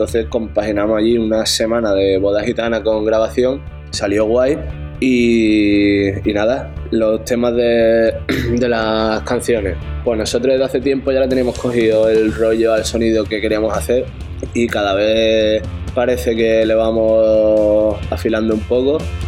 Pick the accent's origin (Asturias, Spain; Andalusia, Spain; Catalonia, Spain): Andalusia, Spain; Seville; Pablo y yo, que somos de Triana.